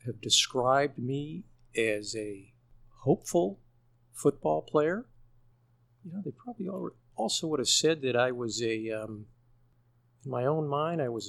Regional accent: Elmhurst, Illinois, United States; You know, growing up on Prospect was an incredible place to live. I mean, we were close to Elmhurst College, close to the YMCA.

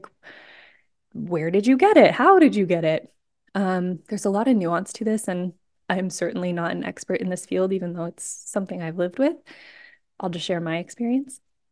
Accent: Washington, United States; also born or lived in California; I had lived in California a long time, and I'm from Washington originally.

